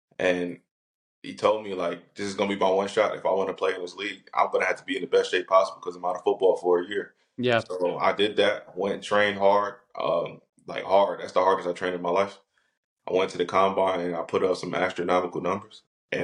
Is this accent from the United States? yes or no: yes; United States; I came in as American and I left as a Canadian, basically.